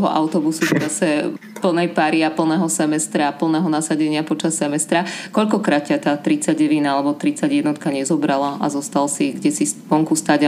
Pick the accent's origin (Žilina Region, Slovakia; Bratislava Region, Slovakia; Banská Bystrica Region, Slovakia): Bratislava Region, Slovakia; Bratislava; som Bratislavčanka, ktorá potrebuje využívať 39 a 31 na to, aby sa dostala do práce.